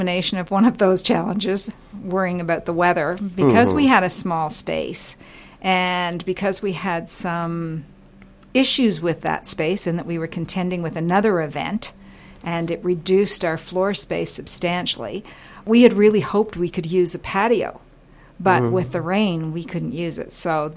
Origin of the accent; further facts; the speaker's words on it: Canada; as a Canadian, hey, the weather